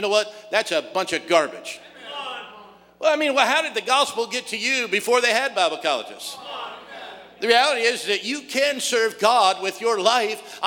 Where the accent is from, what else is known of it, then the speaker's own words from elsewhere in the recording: Cody, Wyoming, United States; growing up in Cody, Wyoming is where I'm from. We thought y'all were nuts.